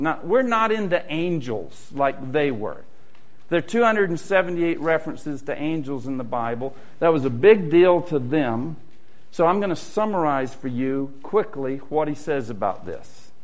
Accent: the South, United States; Look, I grew up in the South

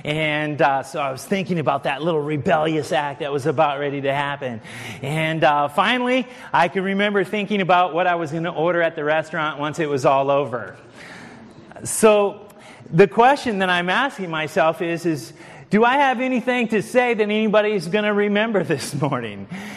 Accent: Florida, United States; I grew up in Southwest Florida, and he's representative there.

